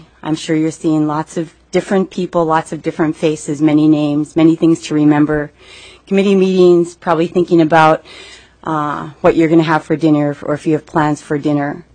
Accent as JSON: {"language": "English", "town": "Bethel", "region": "Alaska", "country": "United States", "said": "and I'm from Bethel."}